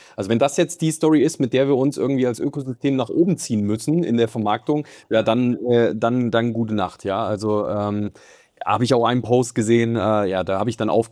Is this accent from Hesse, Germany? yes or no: yes; Hesse, Germany; Also ich bin ja früher an der osthessischen Grenze zu Thüringen, also Westthüringen, Osthessen, das war so die Ecke, wo ich groß geworden bin